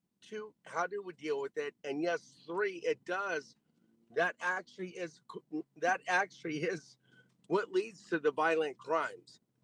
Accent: Los Angeles, California, United States; and by the way, Assemblyman, I'm from Los Angeles as well.

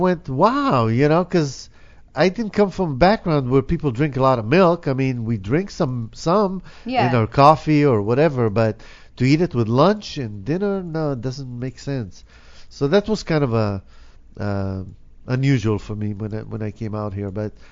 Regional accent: Israel; I was raised not to eat it because, you know, and growing up in Israel and everything, people don't eat pork.

